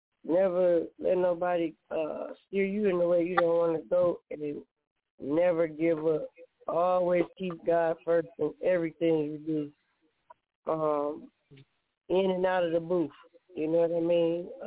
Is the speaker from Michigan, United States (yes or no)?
yes; Detroit, Michigan, United States; also born or lived in Gary, Indiana; I'm from Detroit, born and raised in Gary, Indiana, for 12, came to Detroit from 12 and a half.